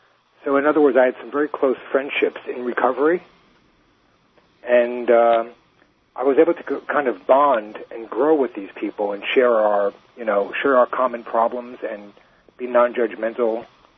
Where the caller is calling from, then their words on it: New York, United States; I'm calling from Long Island. It seems like the longest island of them all.